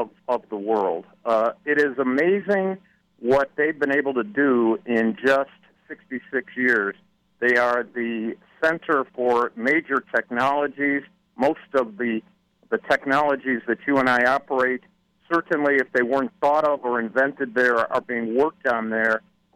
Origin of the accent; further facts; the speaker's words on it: United States; Oh, Jimmy, it really breaks my heart as an American to say that.